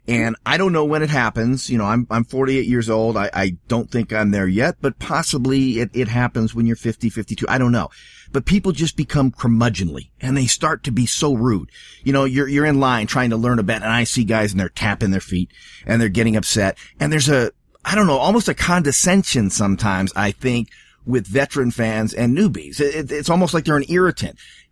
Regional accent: Colorado, United States; my home state of Colorado, doesn't have a rich history of horse racing anyway.

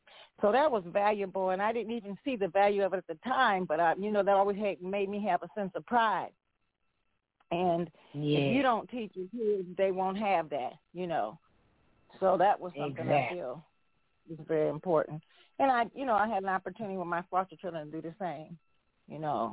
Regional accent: Cleveland, Ohio, United States; Well, I grew up around the Cleveland, Ohio area

